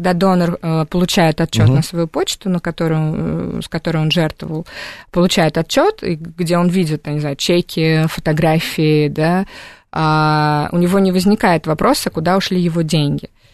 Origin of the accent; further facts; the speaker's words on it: Donetsk, Donetsk Oblast, Ukraine; Я из Донецка. Начнем с этого.